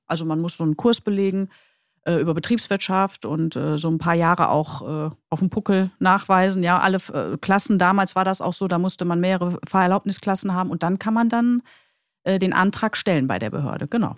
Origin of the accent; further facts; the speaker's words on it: North Rhine-Westphalia, Germany; Ich komme aus dem Ruhrpott und das ist eine typische Arbeiterfamilie.